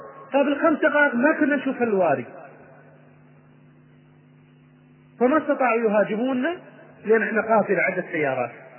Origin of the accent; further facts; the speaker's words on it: Kenya; Arabic is a second language; عندنا في كينيا